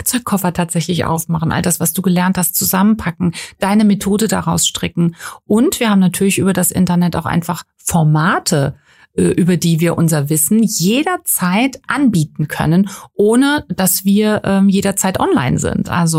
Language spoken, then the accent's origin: German; Limburg an der Lahn, Hesse, Germany; Jetzt von uns, wir kommen ja aus Limburg an der Lahn